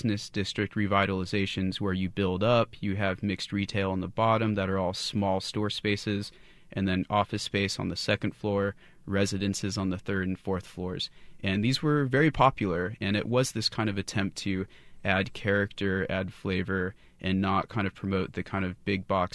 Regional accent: Santa Rosa, California, United States; I'm originally from Santa Rosa, California. And when I was a college student, undergrad at Sonoma State

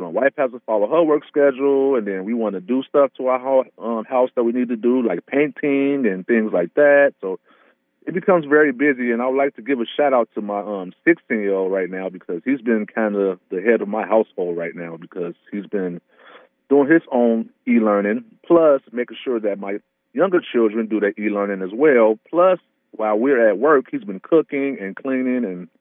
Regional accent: Chicago, Illinois, United States; now in Iowa, United States; Chicago, Illinois. I've lived in Iowa for about 20 years.

